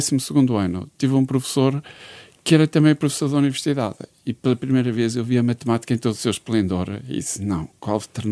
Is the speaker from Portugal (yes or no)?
yes; Braga, Norte, Portugal; also born or lived in Porto; Sou de Braga, mas vivia no Porto, a casa dos meus avós era perto de Viana do Castelo